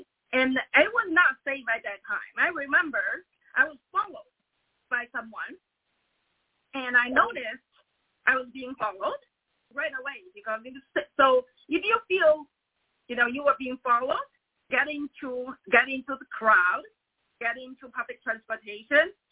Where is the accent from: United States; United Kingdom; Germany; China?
China; North China; you know, I grew up in the North China. It's more like New England of China.